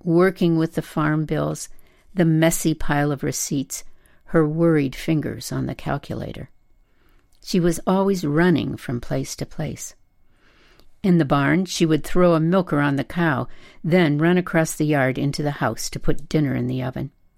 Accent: North Dakota, United States; As a child growing up in North Dakota, I felt myself wanting to grow tall and wild.

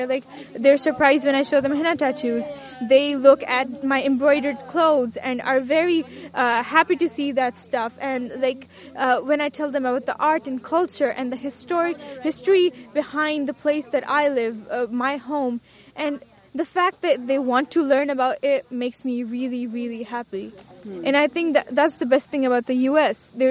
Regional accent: Pakistan; I'm from Pakistan, so...

